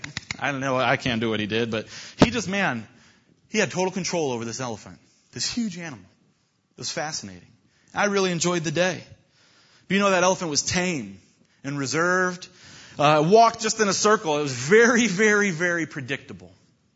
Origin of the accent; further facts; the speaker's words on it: Clearwater, Florida, United States; I grew up in Clearwater, Florida, just a little bit, maybe an hour away from there.